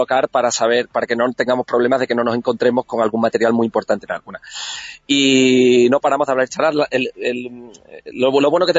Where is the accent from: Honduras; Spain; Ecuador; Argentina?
Spain; Guareña, Extremadura; Y cuando ya la gente se fija por el hecho de que seamos españoles, ya introducimos que somos extremeños y ya me encargo yo de introducir en que soy de Guareña y que que presumo pues de nuestro vino, de nuestro aceite y de nuestros otros muchos virtudes de las que contamos en el pueblo.